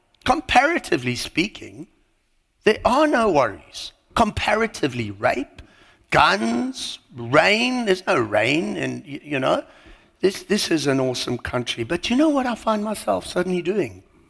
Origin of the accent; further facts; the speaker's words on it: South Africa; So let's talk about South Africa. You probably didn't pick up from my accent, but that's where I'm from.